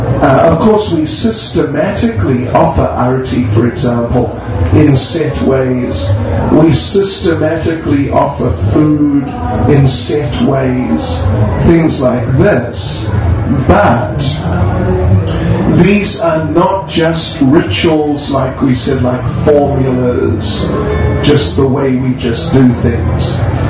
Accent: Chatsworth, KwaZulu-Natal, South Africa; Like they say in Chatsworth, what they say? Gonna hit him on the head with a hoil. So, I'm from Unit 5, thanks. Central Chatsworth.

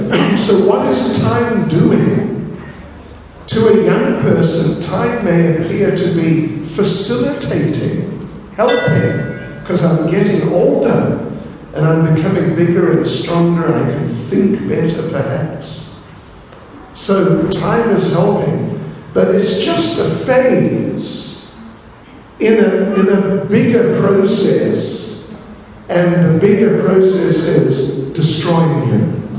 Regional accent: New Zealand; born there; You know, I was born in New Zealand.

